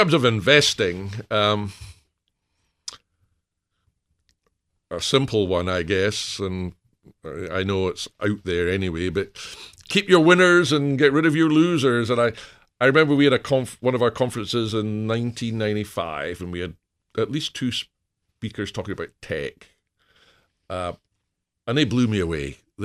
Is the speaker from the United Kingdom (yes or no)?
yes; Glasgow, Scotland, United Kingdom; Well, that's where I'm from originally. I was born in Glasgow, yeah.